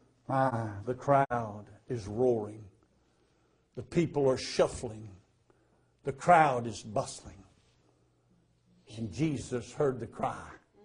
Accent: Louisiana, United States; they always ask me when they find out I'm from Louisiana.

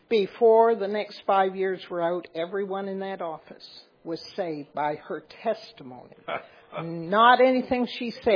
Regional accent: Canada; born there; I was raised in the Church of England. I'm a Canadian by birth.

